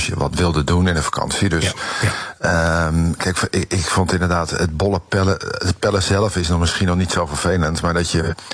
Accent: Alkmaar, North Holland, Netherlands; Ik ben opgegroeid in Alkmaar.

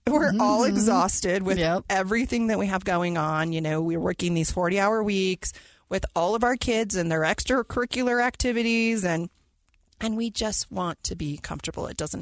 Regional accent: Utah, United States; if being born and raised in Utah, we all have a little sticker shock and we think things are very expensive.

